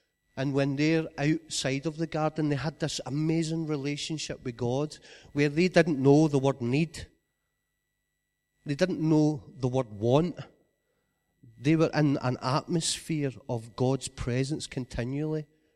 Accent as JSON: {"language": "English", "region": "Scotland", "country": "United Kingdom", "also_born_or_lived": "England", "said": "Yeah, so I'm from West Lothian, where every garden has a pit bull"}